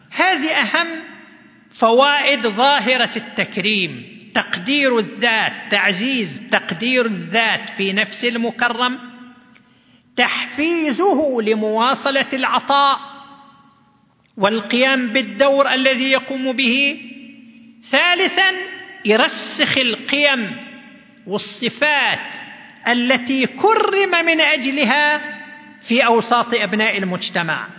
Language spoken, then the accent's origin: Arabic; Saudi Arabia; وفي بلادنا المملكة العربية السعودية هناك عدة جوائز عالمية.